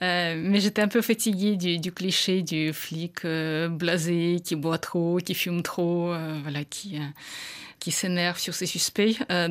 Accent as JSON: {"language": "French", "country": "Russia", "tie": "born or raised there", "second_language": "French", "said": "En grandissant en Russie, j'étais passionnée de littérature française"}